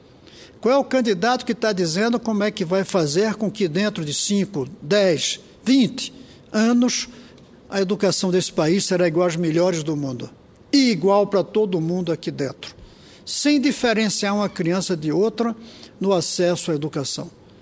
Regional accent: Brazil; como brasileiro

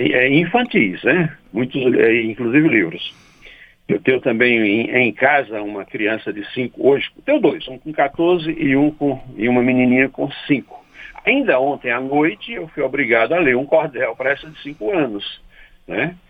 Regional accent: Ceará, Brazil; Eu fui alfabetizado lendo cordel. Eu sou do interior do Ceará, mas da zona rural. E lá onde eu morava não tinha escola.

